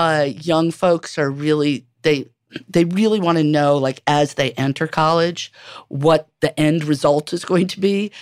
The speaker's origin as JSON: {"language": "English", "town": "New York City", "region": "New York", "country": "United States", "tie": "born or raised there", "said": "I was born and raised in New York City on 119th Street and Riverside Drive near Columbia University."}